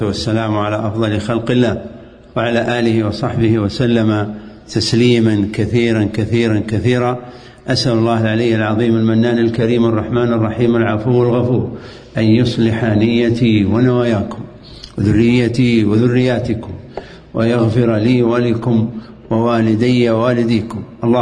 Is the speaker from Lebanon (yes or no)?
no; Al Majmaah, Riyadh Province, Saudi Arabia; أنت من وين؟ أنا من المجمعة